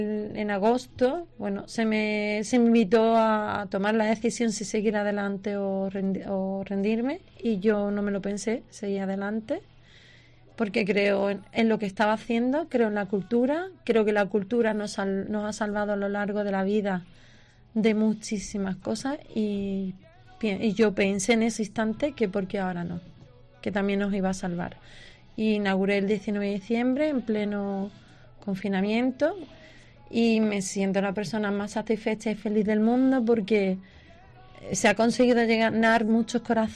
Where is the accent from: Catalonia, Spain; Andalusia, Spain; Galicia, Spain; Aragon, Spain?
Andalusia, Spain; El Puerto de Santa María; Bueno, yo soy del Puerto Santa María también, y soy amante del mar